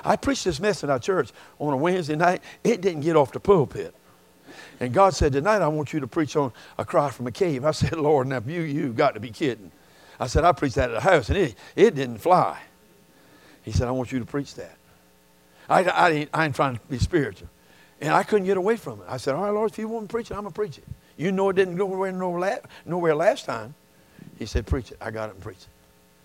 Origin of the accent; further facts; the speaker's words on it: Cottageville, South Carolina, United States; now in St. Stephen, United States; I'm from Cottageville. St. Stephen now, which is maybe a step above.